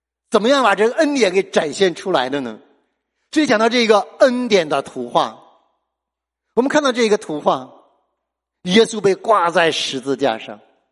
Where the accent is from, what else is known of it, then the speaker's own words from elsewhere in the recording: China; 我们中国人都深因此道，在中国办事儿